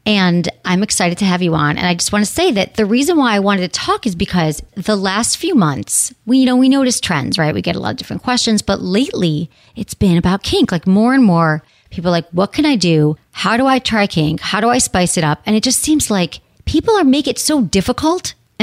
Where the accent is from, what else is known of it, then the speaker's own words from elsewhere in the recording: Michigan, United States; we're both from Michigan, the whole thing.